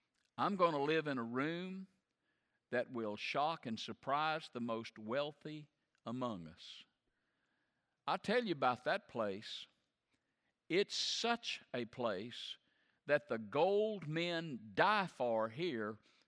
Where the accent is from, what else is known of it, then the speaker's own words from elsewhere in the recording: the South, United States; I'm from the South